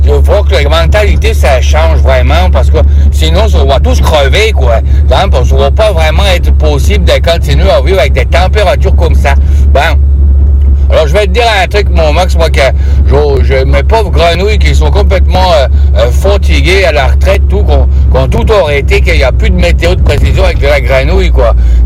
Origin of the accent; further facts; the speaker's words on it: Canada; parce que tu sais, chez nous, au Canada, c'est vraiment très vaste, hein.